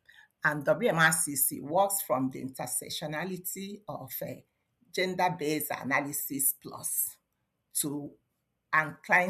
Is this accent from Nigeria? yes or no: yes; Nigeria; now in Canada; I'm a Canadian citizen, originally immigrated to Canada from Nigeria some years ago.